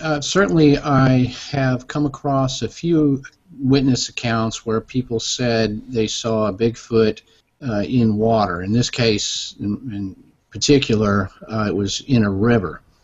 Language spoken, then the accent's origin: English; Fort Worth, Texas, United States; it's something that's actually kind of a hometown monster for me because I was born in Fort Worth, and so Lake Worth is not very far from the Fort Worth city limits.